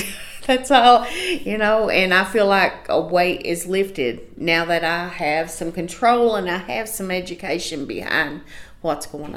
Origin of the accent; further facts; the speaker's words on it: Appalachia, United States; And we're Appalachian people, and we have very much, we're prideful.